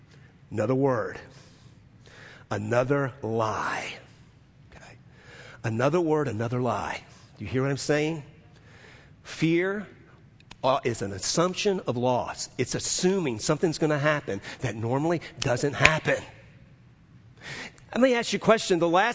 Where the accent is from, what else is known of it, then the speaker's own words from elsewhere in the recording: New Orleans, Louisiana, United States; Well, I'm from New Orleans. There's no cedar except during Christmas.